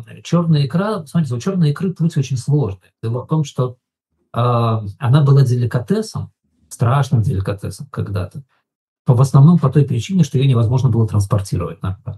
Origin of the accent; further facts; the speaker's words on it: Russia; now in United Kingdom; я как человек из России